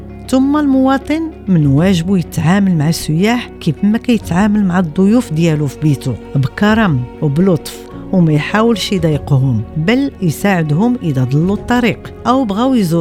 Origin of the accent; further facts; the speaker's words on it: Morocco; حتى تقدر تلائم مع طموحنا كمغاربة ومع التطور اللي بغيناه